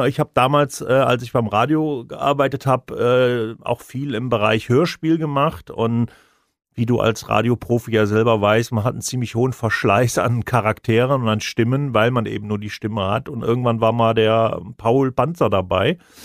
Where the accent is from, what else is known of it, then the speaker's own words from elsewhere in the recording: Rhineland, Germany; ich bin ja auch Rheinländer